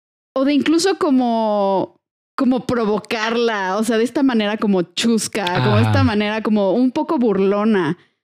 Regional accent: Mexico; la visión como muy particular que tenemos como mexicanos hacia la muerte

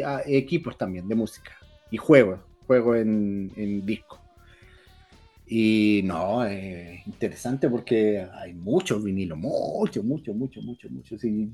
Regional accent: Valparaíso, Chile; como uno como porteño se imagina

